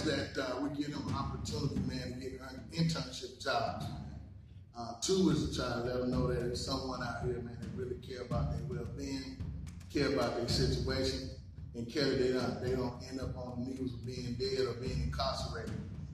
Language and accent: English; the South, United States; now in Minnesota, United States; man. I'm from the South, the dirty South. Grew up in the South, and then moved to Minnesota.